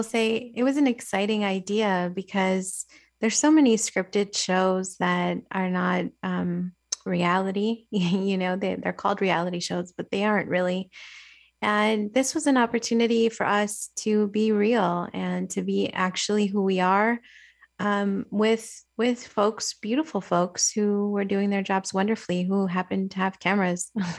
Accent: Flint, Michigan, United States; And one thing that I learned actually growing up in Flint, being connected to so many beautiful Black Americans

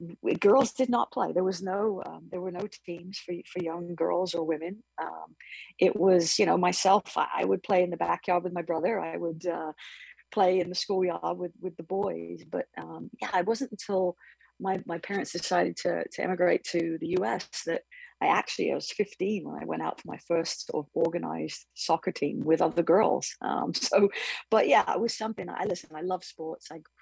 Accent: England, United Kingdom; And obviously growing up in England, it was, you know, it's everywhere.

